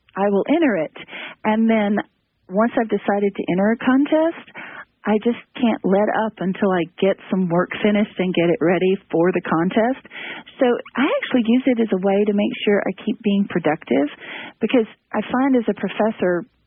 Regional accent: Tennessee, United States; born there; accent: southern; now in Texas, United States; I was born in Tennessee and now I'm in Texas, so I'm afraid can't escape the southern accent.

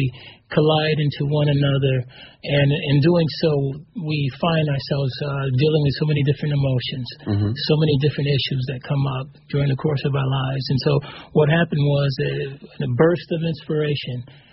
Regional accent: Santa Clarita, California, United States; I do. I'm actually from the Santa Clarita Valley, which I just took the 5 north to come up here, Interstate 5.

